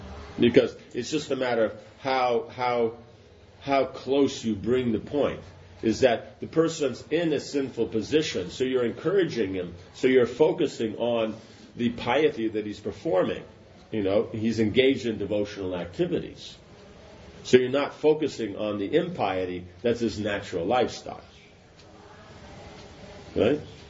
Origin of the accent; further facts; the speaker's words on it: United States; and, you know, I'm American, so it means the whole of America